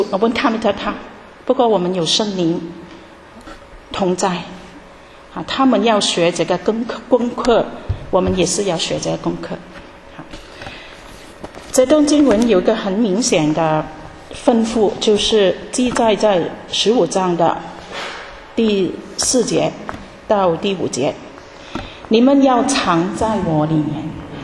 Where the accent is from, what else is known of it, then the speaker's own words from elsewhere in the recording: Hong Kong; Chinese is a second language; 我是从香港来的，我第一次来德国，也第一次来这里分享